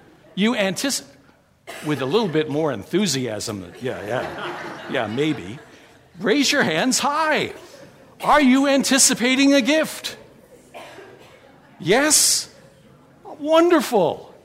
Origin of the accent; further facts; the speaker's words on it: United States; I grew up in the States. And my father was a priest in the Episcopal Church.